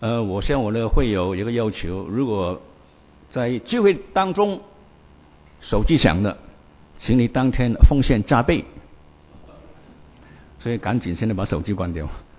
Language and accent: Chinese; China; also born or lived in Beijing / Guangzhou; 我们大部分都从国内来的，我也是从国内来的。我曾经在北京住过一段时间，有差不多4年的时间，也在广州待了差不多3年多的时间。